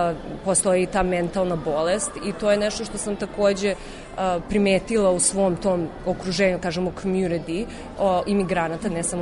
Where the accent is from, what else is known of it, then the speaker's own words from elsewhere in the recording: Canada; now in Serbia; Ja sam odrasla u Kanadi pa sam se vratila u Srbiju da studiram film i provela sam, mislim, da studiram režiju i provela sam ovde još 10 godina mog života.